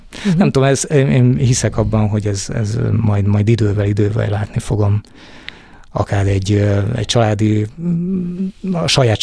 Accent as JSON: {"language": "Hungarian", "town": "Kaposvár", "region": "Somogy", "country": "Hungary", "tie": "born there", "said": "És akkor én már Kaposváron, bátyámmal együtt Kaposváron születtünk."}